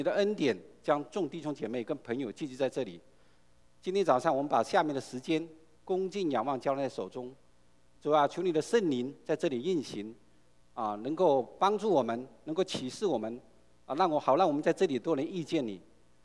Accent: China; 对，我是从大陆来的，我们都很清楚。

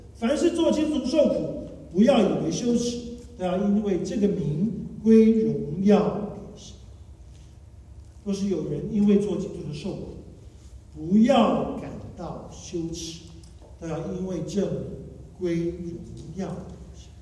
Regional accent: China; 但是我们中国人就是好面子，谁都不肯怎么认错道歉

